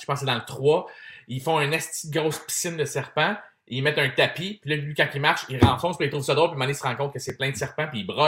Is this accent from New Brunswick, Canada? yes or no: no; Montreal, Quebec, Canada; Bon, on vient de Montréal.